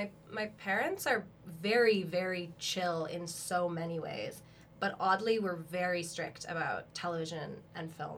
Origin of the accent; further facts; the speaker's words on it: Toronto, Ontario, Canada; I grew up in Toronto, and then you grew up in Vancouver.